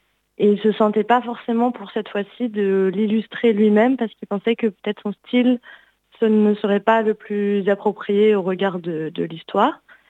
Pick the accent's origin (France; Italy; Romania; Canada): France; Brittany; moi je suis bretonne d'origine